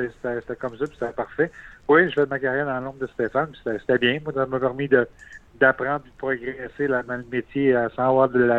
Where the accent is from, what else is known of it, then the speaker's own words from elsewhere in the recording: Montreal, Quebec, Canada; Par la suite, on a déménagé de Montréal, la famille et moi, fait que là, j'étais loin des gymnases. Je suis revenu à Montréal vers l'âge de 15 ans